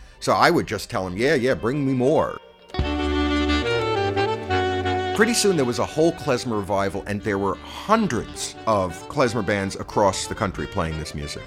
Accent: Brooklyn, New York, United States; I grew up in Brooklyn in the late 50s and early 60s when almost everyone seemed to have turned their back on Yiddish.

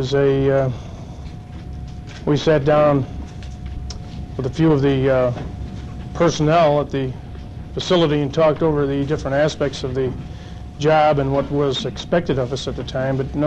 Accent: Oswego, New York, United States; I'm from Oswego, New York. That's northern New York.

